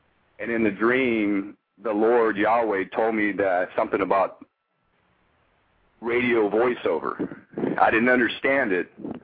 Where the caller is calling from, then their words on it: Elk Grove, California, United States; I live in Elk Grove, just south of Sacramento.